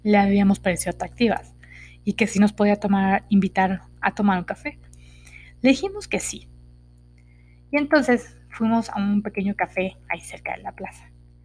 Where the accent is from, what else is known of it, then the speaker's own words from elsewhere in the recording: Mexico; se encontraba entrenando en mi país, México.